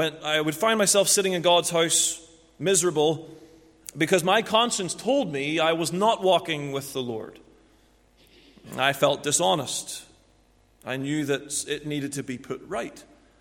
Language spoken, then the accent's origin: English; Northern Ireland, United Kingdom; when we come from Northern Ireland, we come from a very gospel-saturated part of the world